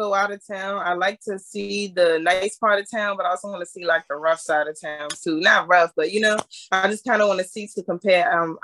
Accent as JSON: {"language": "English", "region": "Maryland", "country": "United States", "tie": "born or raised there", "also_born_or_lived": "Washington, D.C.", "said": "I grew up in Maryland, but I went to high school in DC for 10th, 11th, and 12th grade."}